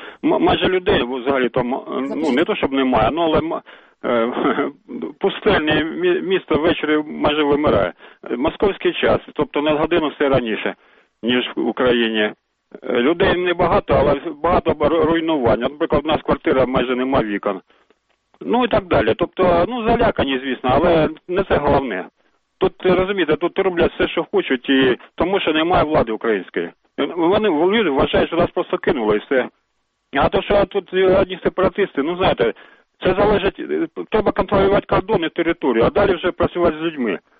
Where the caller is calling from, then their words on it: Donetsk, Donetsk Oblast, Ukraine; Я з Донецька, і в мене націоналістичні погляди.